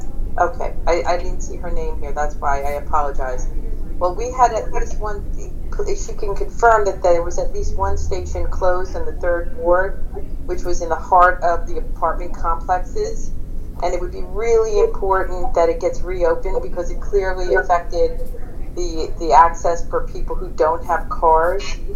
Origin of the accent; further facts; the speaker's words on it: Old Bridge, New Jersey, United States; I'm from the public. I was just informed about this meeting. I'm from Old Bridge, Ward 6.